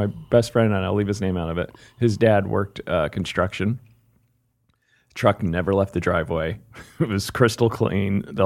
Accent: New Jersey, United States; But I used to go with my brothers to the old Yankee Stadium because I grew up in Jersey.

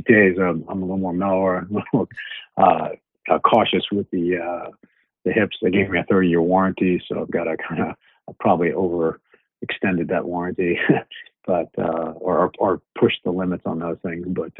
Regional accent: New York City, New York, United States; I grew up in New York City. I was a bike messenger for a little while.

